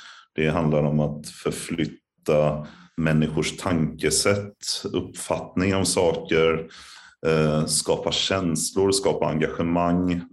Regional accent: Gothenburg, Västra Götaland County, Sweden; jag är göteborgare i själ och hjärta

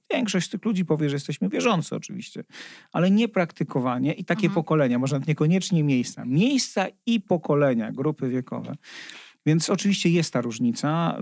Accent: Warsaw, Masovian Voivodeship, Poland; Ja akurat jestem z Warszawy, no i w moim 15-piętrowym bloku na każdym piętrze było 20 mieszkań, osiedle za Żelazną Bramą słynne

